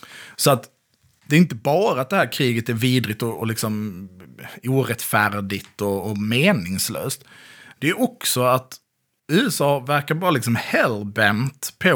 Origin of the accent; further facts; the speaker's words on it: Småland, Sweden; Jag säger att du tittar på mig som smålänning